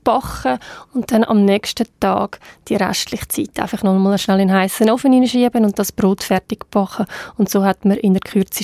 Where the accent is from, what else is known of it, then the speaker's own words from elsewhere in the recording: Switzerland; bei uns in der Schweiz